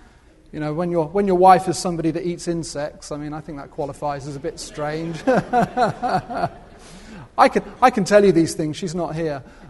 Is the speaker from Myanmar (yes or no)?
no; United Kingdom; I think you could probably tell from the accent where I'm from. Okay, I was born and bred in Britain for 26 years